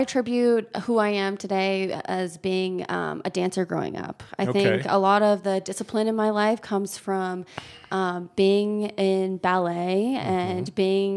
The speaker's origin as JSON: {"language": "English", "town": "Greenwood Village", "region": "Colorado", "country": "United States", "tie": "born or raised there", "said": "So I grew up in Greenwood Village. I went to Cherry Creek High School, did the whole Cherry Creek thing."}